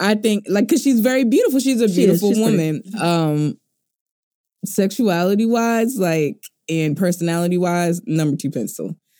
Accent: Baltimore, Maryland, United States; I'm from Baltimore. We know what Jamal Bryant do. We know the baby mama scandals in Baltimore.

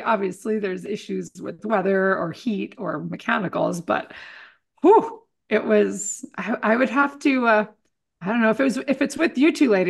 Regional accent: Wyoming, United States; And I'm from the Tetons.

